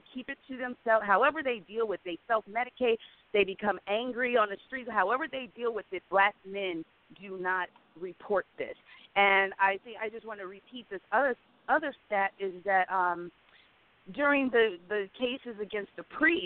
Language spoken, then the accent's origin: English; Chicago, Illinois, United States; also born or lived in New York; we're both from Chicago. We have very urgent things in our city going on.